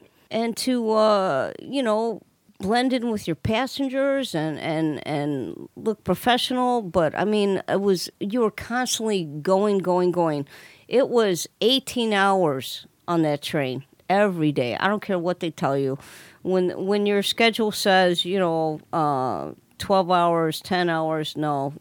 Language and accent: English; Chicago, Illinois, United States; I mean, I'm from Chicago. We don't have mountains